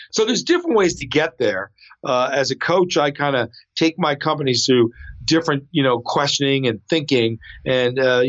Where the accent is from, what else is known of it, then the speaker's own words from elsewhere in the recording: New York, United States; I grew up in New York.